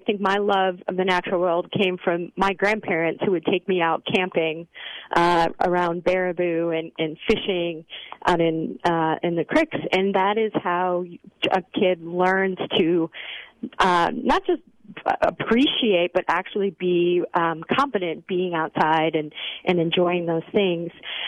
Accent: Cottage Grove, United States; I remember, so I grew up in Cottage Grove, and we had a state or a school forest right behind our school.

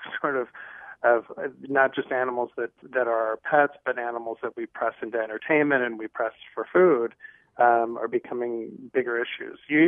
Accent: Midwest, United States; I grew up in the Midwest, and grew up a meat and potatoes person.

